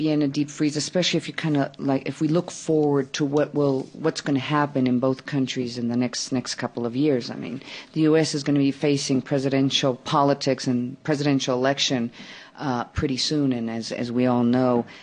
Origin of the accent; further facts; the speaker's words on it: Mexico; also born or lived in Arizona, United States; I was raised in Mexico. I was born in Arizona. I come from a Mexican-American family. I've lived in both countries.